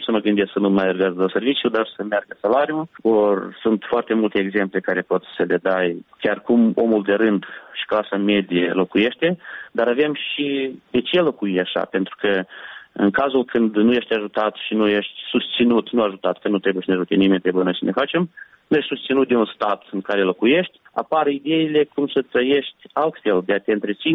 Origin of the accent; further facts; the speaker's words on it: Călărași, Călărași District, Moldova; Eu sunt originar din Călăraș și merg pe drumul celălalt.